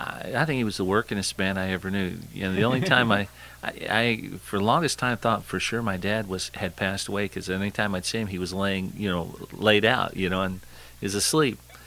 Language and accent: English; Chicago, Illinois, United States; born there; No, I was born in Chicago.